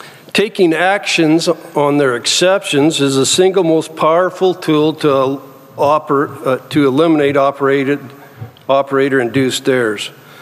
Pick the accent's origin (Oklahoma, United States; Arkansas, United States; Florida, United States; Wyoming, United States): Wyoming, United States; You know, I'm from Wyoming, and I used to train colts to lead.